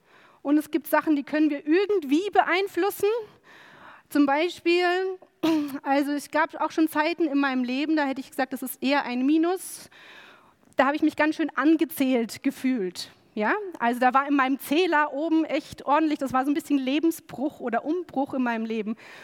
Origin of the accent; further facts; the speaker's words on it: Bavaria, Germany; born there; was kann ich denn dafür, dass ich ausgerechnet im schönen Bayern und deswegen eine höhere Zahl habe